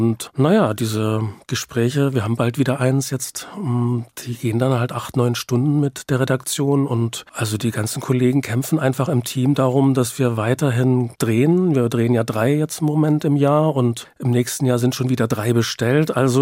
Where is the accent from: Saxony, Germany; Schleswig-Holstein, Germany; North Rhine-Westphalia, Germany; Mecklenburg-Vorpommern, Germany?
Saxony, Germany; Dann erfuhren die Verantwortlichen, dass ich aus dem Erzgebirge komme.